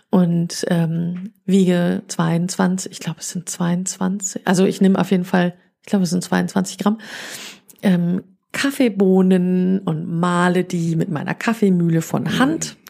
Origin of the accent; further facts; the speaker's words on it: Münster, North Rhine-Westphalia, Germany; Also ich komme aus Münster, da ist das ein bisschen anders.